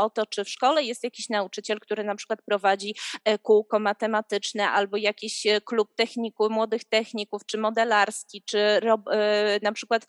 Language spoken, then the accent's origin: Polish; Gdańsk, Pomeranian Voivodeship, Poland; bo ja akurat jestem z Gdańska